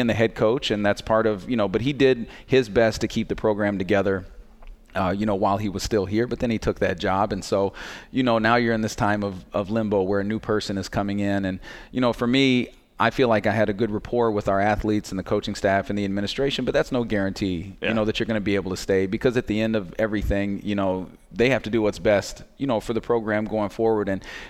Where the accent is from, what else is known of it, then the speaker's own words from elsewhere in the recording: Florida, United States; growing up in Florida, you know, the Magic were good and I watched them, but I was a little older when they came.